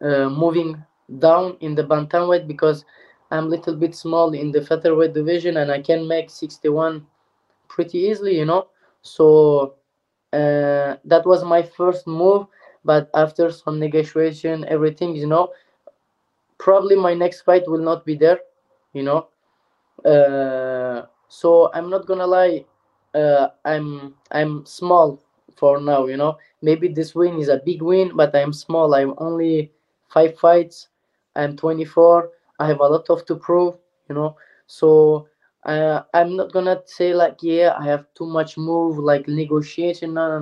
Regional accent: Turkey; English is a second language; when I grew up in Turkey

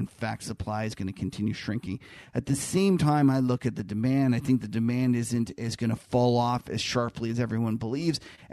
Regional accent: Canada; as a Canadian

